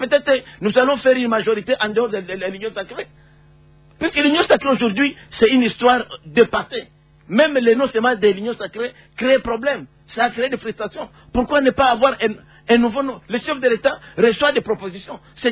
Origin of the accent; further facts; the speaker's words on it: North Kivu, DR Congo; nous sommes Sud, territoire rural. Chez nous, au Nord Kivu.